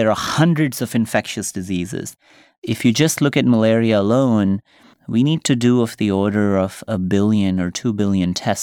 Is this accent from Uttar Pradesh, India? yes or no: yes; Rampur, Uttar Pradesh, India; I grew up in India, so I understand the value of not having something. And I grew up in a small town called Rampur.